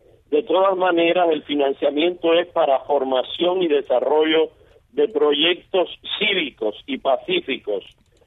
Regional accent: Cuba

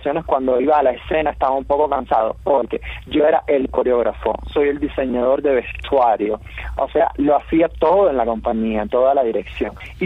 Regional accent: Pinar del Río, Cuba; porque yo soy de Pinal del Río.

